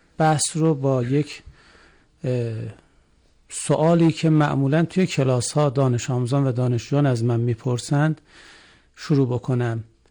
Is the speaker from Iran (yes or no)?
yes; Ardabil, Ardabil Province, Iran; با سینه ستبر و با قد افراشته بگیم که من اردبیلیم